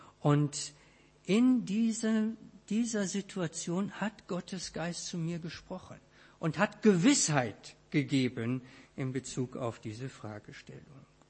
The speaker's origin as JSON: {"language": "German", "town": "Wiedenest", "region": "North Rhine-Westphalia", "country": "Germany", "tie": "born or raised there", "said": "Nun bin ich selber in Wiedenest aufgewachsen"}